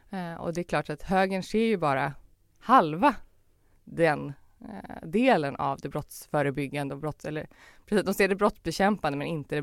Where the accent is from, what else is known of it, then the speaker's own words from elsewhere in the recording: Stockholm, Stockholm County, Sweden; Och jag är uppvuxen ute i Tensta på Järvafältet.